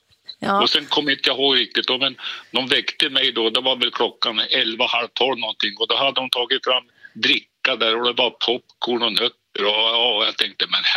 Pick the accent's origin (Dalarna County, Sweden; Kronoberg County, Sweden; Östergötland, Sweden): Östergötland, Sweden; Norrköping; born there; När vi bodde i Norrköping. Jag är född i Norrköping.